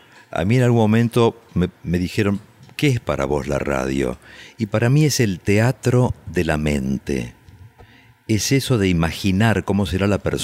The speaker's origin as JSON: {"language": "Spanish", "region": "Buenos Aires", "country": "Argentina", "tie": "born or raised there", "said": "En Buenos Aires, en el sanatorio Anchorena."}